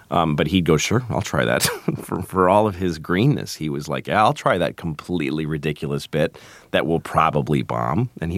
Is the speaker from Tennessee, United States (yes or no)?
no; Boston, Massachusetts, United States; And I grew up in Boston